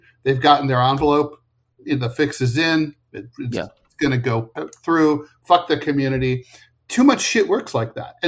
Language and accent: English; United States; But I mean, it's embarrassing to me as an American.